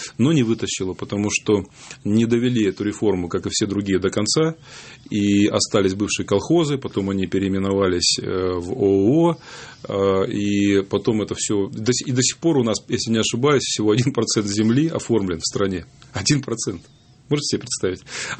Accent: Altai Krai, Russia; Кстати, тоже это связано с моей малой родиной, с Алтаем.

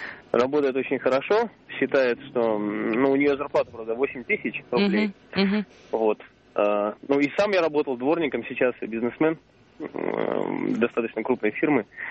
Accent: Perm, Perm Krai, Russia; я из Перми.

